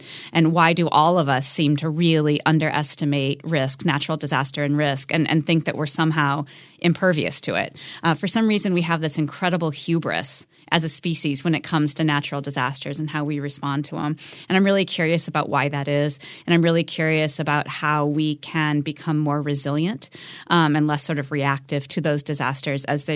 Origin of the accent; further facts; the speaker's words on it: Midwest, United States; I grew up in the Midwest and always felt sort of dislocated in the Midwestern landscape.